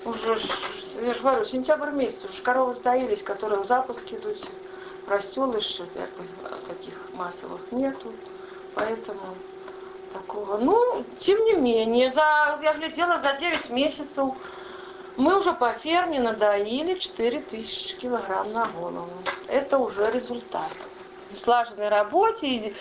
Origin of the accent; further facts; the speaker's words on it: Rechitsa, Gomel Region, Belarus; now in Beshenkovichi, Belarus; Я приехала из Гомельской области с Речицы. Вот так и осталось в 90-м году. Приехала, так и прижилась на Витебщине. Так и живу тут.